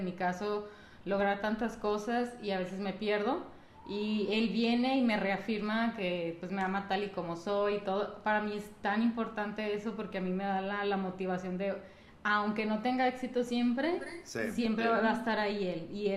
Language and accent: Spanish; Mexico; Sí, y lo más difícil para él es que somos mexicanos.